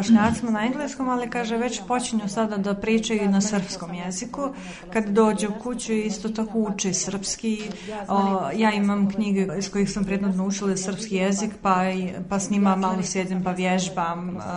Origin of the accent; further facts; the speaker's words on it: Bosnia & Herzegovina; iz Bosne sam, prevodila sam za farsi jezik, odnosno perzijski jezik izvorno